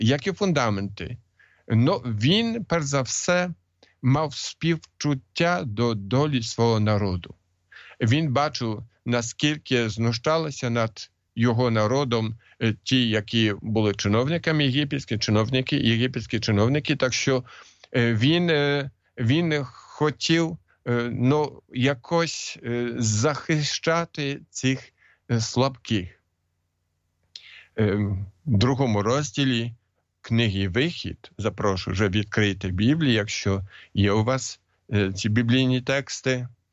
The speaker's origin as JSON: {"language": "Ukrainian", "country": "Poland", "said": "Хоч я сам поляк"}